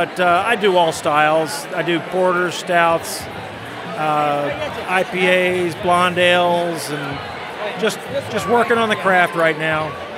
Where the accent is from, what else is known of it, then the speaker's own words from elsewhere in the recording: Baltimore, Maryland, United States; I'm right here from Baltimore, Maryland.